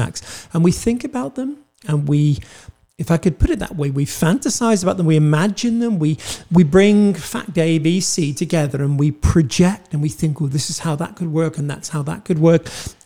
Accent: Wales, United Kingdom; I'm Welsh.

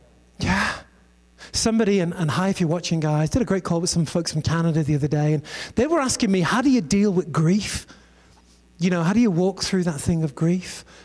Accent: England, United Kingdom; Je suis anglais. Which means, hello … I am an English girl.

